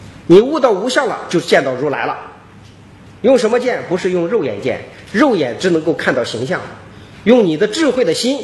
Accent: China; 我们中国人读书不求甚解呀

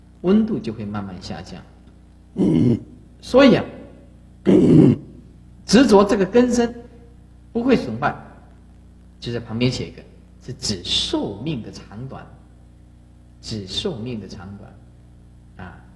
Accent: Taiwan; 我们台湾话讲的也很有道理

